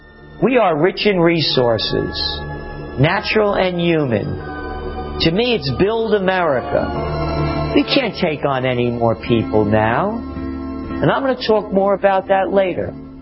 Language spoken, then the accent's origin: English; Bronx, New York, United States; My blood is Italian, but my heart's American. I'm made in USA. I couldn't be me if I was born in Altavilla Arpino or Vico Quense in Italy. I'm only me because I'm a Napolitano from the Bronx.